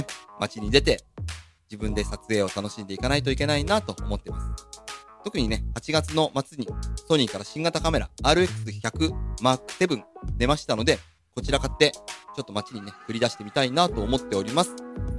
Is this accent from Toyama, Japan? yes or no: yes; Toyama, Japan; now in Chiba, Japan; 富山県、まあ今僕はね千葉に住んでいるんですが、僕の実家富山県は秋にほとんどの、まあ、県全体で獅子舞をやるっていう文化がありまして